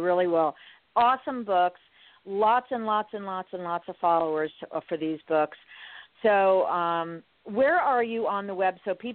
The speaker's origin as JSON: {"language": "English", "town": "Miami", "region": "Florida", "country": "United States", "tie": "born or raised there", "said": "You know, I grew up in Miami, and now I'm in Southwest Florida."}